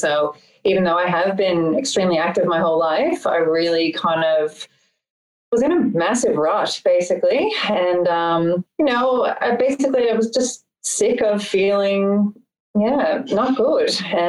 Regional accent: Canada; moved away as an adult; now in Sydney, Australia; I'm 43 years old. I'm originally from Canada. I moved to Australia about 14 years ago. I lived in a rural central west of New South Wales called Dubbo for a few years. And then I've been in Sydney for the past 11 years since then.

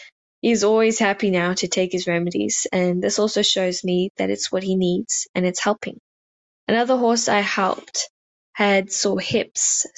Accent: Western Australia, Australia; and I'm from Western Australia.

